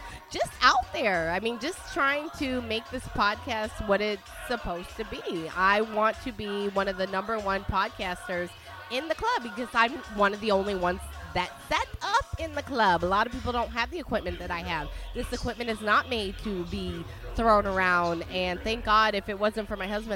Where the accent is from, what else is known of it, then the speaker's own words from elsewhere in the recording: Italy; Okay, I'm from Italy. Donkeys all day.